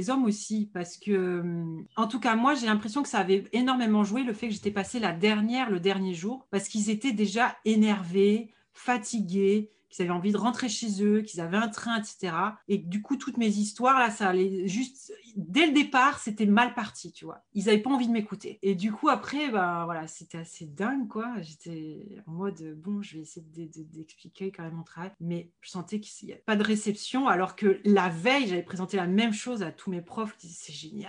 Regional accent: Nouvelle-Aquitaine, France; Et après, j'ai grandi au Pays Basque essentiellement. Puisqu'on est revenu, mes parents avaient acheté une maison au Pays Basque

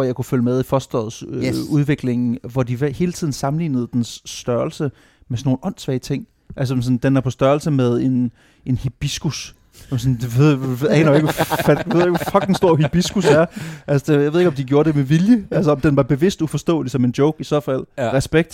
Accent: Randers, Central Denmark Region, Denmark; born there; jeg er født på Randers sygehus

